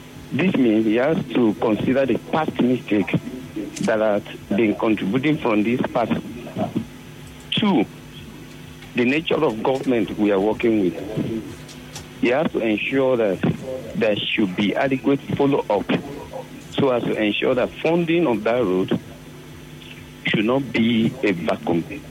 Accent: Rivers, Nigeria; I'm from Ogoni, a typical son of Ogoni.

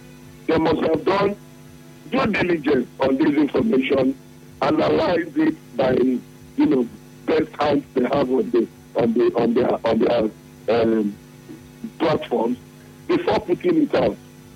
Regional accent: Nigeria; I owe nobody my apologies for being a Nigerian, and I'm proud to be a Nigerian.

